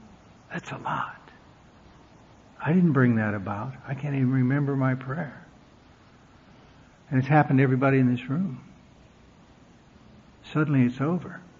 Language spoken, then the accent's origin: English; Billings, Montana, United States; I grew up in the Church of the Air in Billings, Montana, and my uncle went down front and got saved one Sunday morning